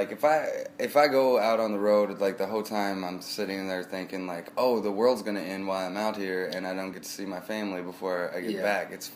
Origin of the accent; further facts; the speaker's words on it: Evansville, Indiana, United States; I'm from Evansville, Indiana.